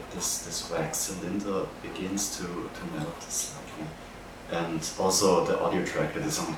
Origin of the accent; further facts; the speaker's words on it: Feldkirch, Vorarlberg, Austria; now in Linz, Austria; I'm also from Feldkirch in Vorarlberg, but I'm now living in Linz also.